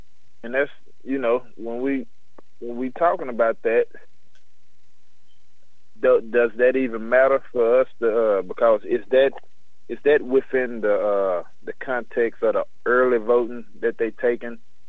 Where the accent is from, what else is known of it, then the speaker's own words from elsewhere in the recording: Tennessee, United States; Like, I'm from Tennessee. I'm a Tennessee fan